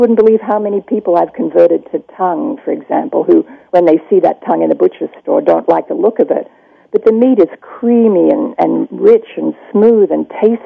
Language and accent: English; Australia; moved away; When I was back home, I'm from Australia originally, I was in the butcher's store with my mother